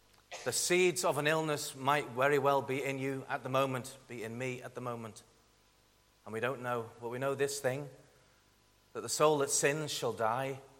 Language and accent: English; Liverpool, North West England, United Kingdom; So yes, I'm living in Crossgarbor. I'm an Englishman, as you can hear. And I, like Daniel, have lost my accent, although originally both from Liverpool.